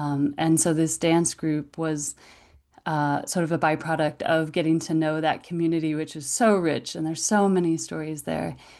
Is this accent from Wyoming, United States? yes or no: no; Mount Shasta, California, United States; So I was born and raised in Mount Shasta, California, and I started a documentary series called Shasta Stories around 2021.